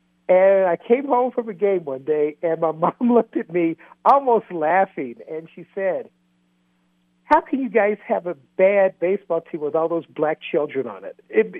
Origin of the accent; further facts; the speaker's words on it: West Virginia, United States; and I grew up in West Virginia, not quite the Deep South. In fact, where I grew up, and especially the black kids around there, we did not identify with the South.